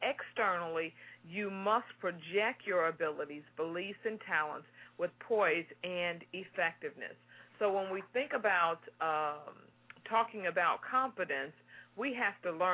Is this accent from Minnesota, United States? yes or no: no; Houston, Texas, United States